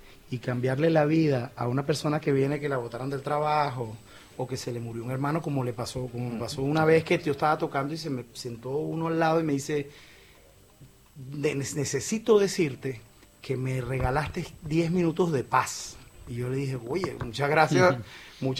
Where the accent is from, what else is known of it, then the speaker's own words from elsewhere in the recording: Venezuela; moved away; Por la Venezuela de ahorita no la conozco, no la sé. La Venezuela de antes, tengo muchísima nostalgia